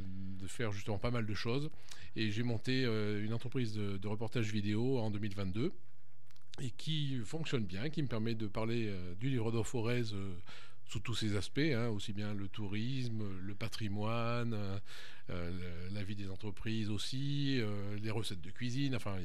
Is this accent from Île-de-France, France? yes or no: no; Craponne, Auvergne-Rhône-Alpes, France; born there; je suis né à Craponne, moi aussi.